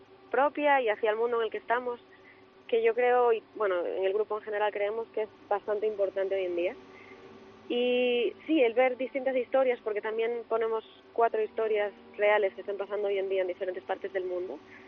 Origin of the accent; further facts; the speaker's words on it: Lugo, Galicia, Spain; como lucense y como gallega me hace especial ilusión.